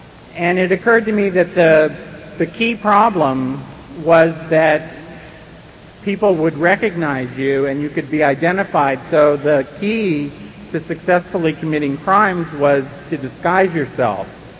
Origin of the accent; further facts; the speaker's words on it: San Francisco, California, United States; and I grew up in San Francisco where I still live and where I used and where I got clean.